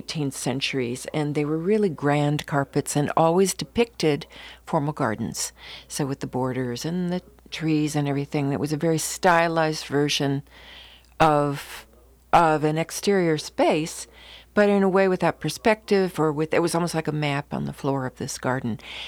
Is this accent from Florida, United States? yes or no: no; Illinois, United States; Actually, to be exact, I'm from the Chicago area, born and raised on the lake, and small town, tiny town, and went off to go to art schools, Midwestern art schools.